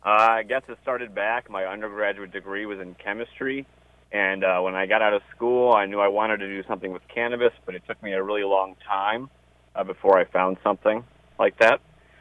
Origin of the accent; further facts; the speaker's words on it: Ohio, United States; and I'm from Ohio originally